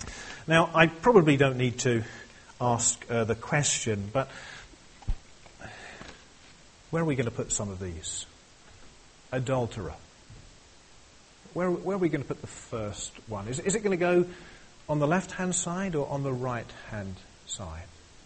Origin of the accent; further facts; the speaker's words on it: East of England, United Kingdom; I'm from Suffolk.